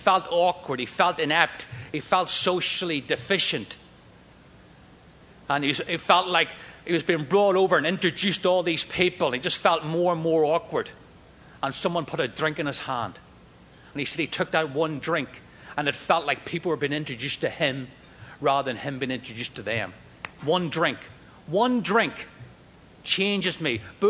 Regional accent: Northern Ireland, United Kingdom; As a kid growing up in Northern Ireland, outside of Belfast, I was irritable, discontent.

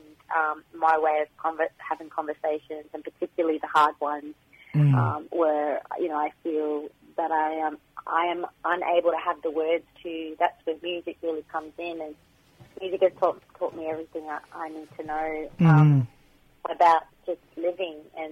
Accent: Northern Territory, Australia; a proud Kukunyalanji and Wakaman woman. I originate, obviously, born and bred in the Northern Territory on Larrakia Nation land. So that's where all my family reside. But North Queensland is where all my blood is as well.

